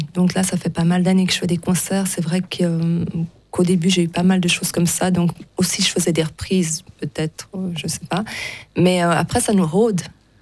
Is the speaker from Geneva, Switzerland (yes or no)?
yes; Geneva, Switzerland; vu qu'on est de Genève.